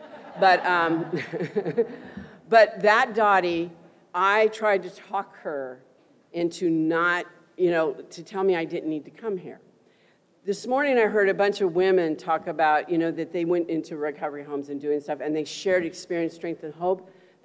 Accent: Palm Springs, California, United States; also born or lived in Lindsay; I was born in Lindsay, raised in Palm Springs. From the generation of lots of dope and hippies and hitchhiked cross country

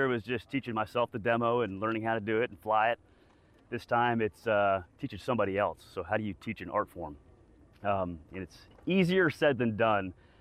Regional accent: Oklahoma City, Oklahoma, United States; I'm kind of a, you know, I'm from Oklahoma City, but I came from a military family.

